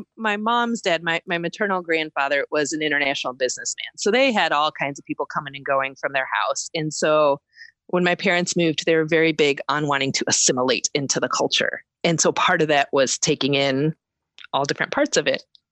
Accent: Iowa, United States; now in Michigan, United States; I've been here, oh my gosh, 20 years now. I grew up in Iowa. I never thought I'd stay in Michigan, but I got married and here I am.

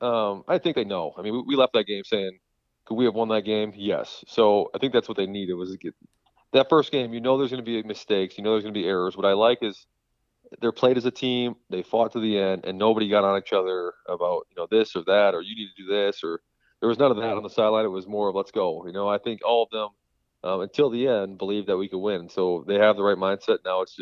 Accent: Oxford, Michigan, United States; Well, I am born and raised in Michigan, in Oxford, so this is kind of full circle for me.

